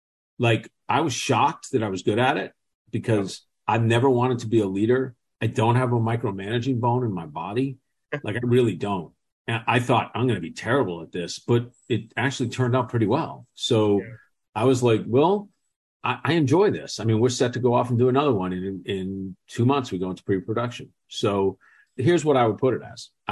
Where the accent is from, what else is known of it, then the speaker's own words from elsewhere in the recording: Dorchester, Massachusetts, United States; the story I always tell is we grew up in Dorchester, and Dorchester, where my neighborhood in particular is one of the more violent in the city.